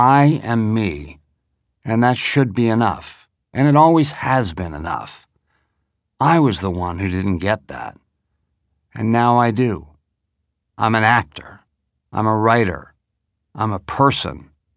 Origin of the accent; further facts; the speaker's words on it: Canada; I was a kid from Canada who had all his dreams come true.